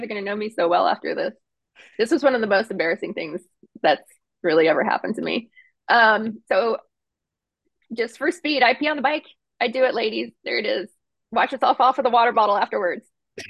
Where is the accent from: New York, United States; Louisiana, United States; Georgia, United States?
Georgia, United States; Atlanta; so yeah, we're from Atlanta for the most part originally, and then we've been in California for about 15 years, and we're slowly moving back to Atlanta.